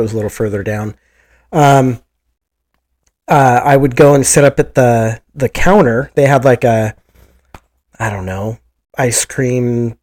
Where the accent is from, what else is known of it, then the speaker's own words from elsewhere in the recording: Loomis, California, United States; So as a kid, I grew up in Loomis